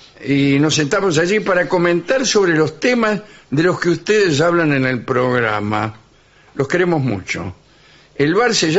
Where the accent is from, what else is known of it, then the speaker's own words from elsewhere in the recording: Reconquista, Santa Fe, Argentina; de Reconquista, Santa Fe.